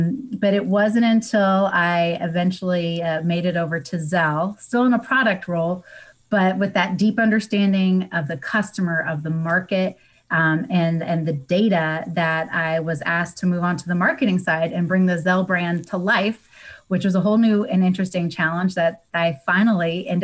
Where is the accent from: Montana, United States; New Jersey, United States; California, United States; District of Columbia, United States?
California, United States; San Diego; and I grew up in San Diego and I had never really left California.